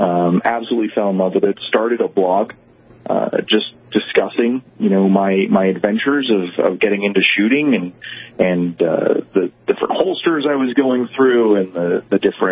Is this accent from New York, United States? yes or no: yes; New York, United States; I grew up in New York, and shooting was just not a part of my life.